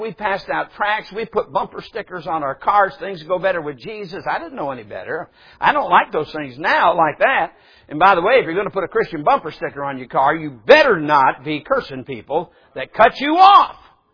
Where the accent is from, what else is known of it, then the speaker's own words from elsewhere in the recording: Michigan, United States; 22 years of age, you understand, I come from Yankee land. I'm from Michigan.